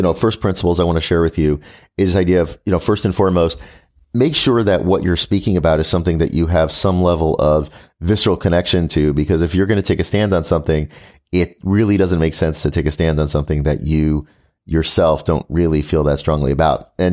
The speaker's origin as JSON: {"language": "English", "region": "Virginia", "country": "United States", "tie": "born or raised there", "said": "growing up in Virginia and living in Virginia and other places in the South in the 1970s and being Jewish"}